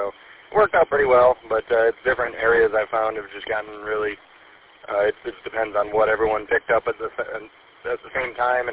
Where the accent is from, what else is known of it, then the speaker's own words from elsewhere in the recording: Lapeer, Michigan, United States; moved away as an adult; Originally, I was born and raised here in Lapeer, and then currently been living in Missouri for about a year or two now, but haven't been living in Lapeer probably about 10 years now.